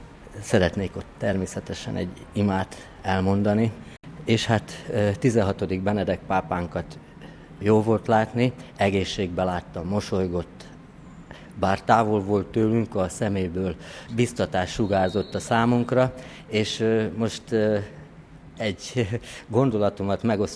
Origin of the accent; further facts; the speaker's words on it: Hungary; Megmondom őszintén, én igaz magyar embernek érzem magam, bár azt a jó Isten tudja, hogy én milyen magyar ember vagyok